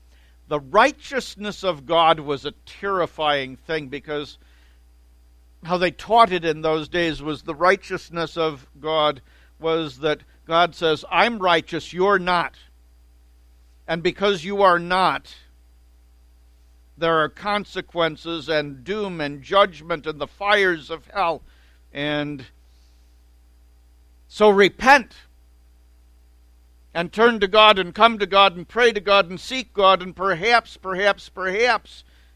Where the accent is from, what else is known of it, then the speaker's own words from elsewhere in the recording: Chicago, Illinois, United States; I remember being told as a youth growing up in the Chicago area